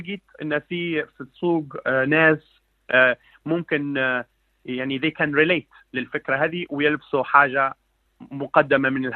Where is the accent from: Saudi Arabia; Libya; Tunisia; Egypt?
Libya; أنا مصمم من ليبيا وعشت في ليبيا 20 عام، والروح فيها ليبي بطريقة كبيرة